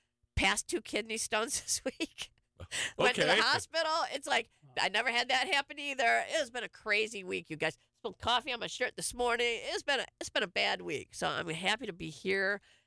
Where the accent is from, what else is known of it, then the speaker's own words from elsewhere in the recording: Detroit, Michigan, United States; I know when I grew up outside of Detroit, I used to go to Ben & Jerry's at least once a week.